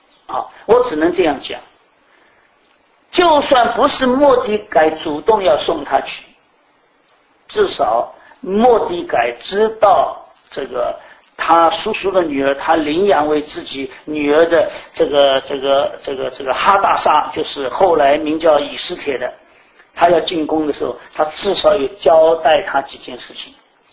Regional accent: Yongtai, Fujian, China; 那人家在泰国问我的时候，我说我是从永泰来的

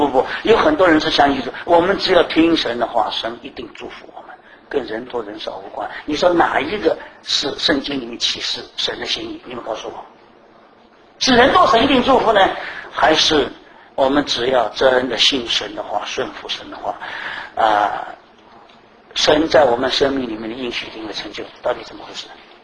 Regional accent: Shanghai, China; 就像我们上海人，你看我们夸耀

